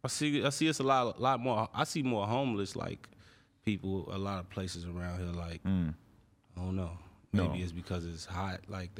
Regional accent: Chicago, Illinois, United States; Well, I grew up in the Inglewood area of Chicago, you feel me?

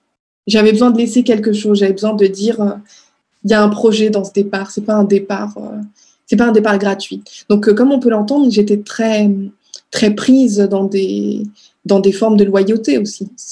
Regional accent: Strasbourg, Grand Est, France; moved away; Je me disais, on peut pas passer toute une vie dans la ville où on est né.

